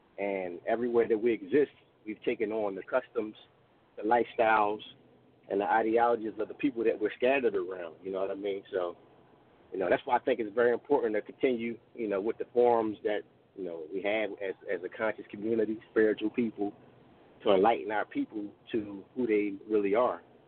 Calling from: Philadelphia, Pennsylvania, United States; I'm calling from Philly.

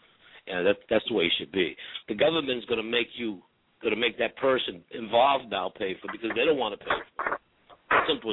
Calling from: Philadelphia, Pennsylvania, United States; I'm calling from Philadelphia.

